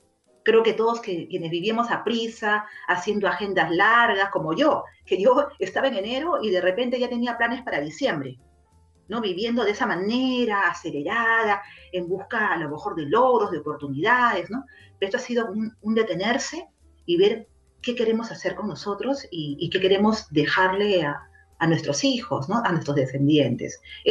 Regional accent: Peru; now in Spain; Perú, mi tierra también está exactamente igual

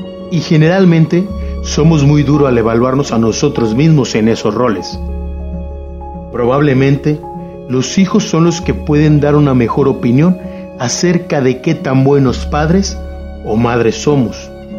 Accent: Cananea, Sonora, Mexico; Mi abuelo paterno … llegó a trabajar a mi pueblo natal, Cananea, ciudad minera del norte del estado de Sonora, en esas primeras décadas del siglo XX

